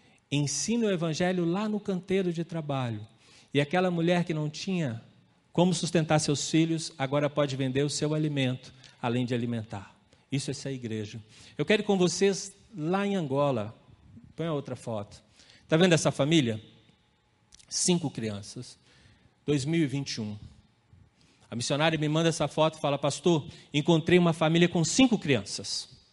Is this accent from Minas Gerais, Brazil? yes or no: yes; Minas Gerais, Brazil; Eu escolhi essa por causa do quiabo, né? Como mineiro.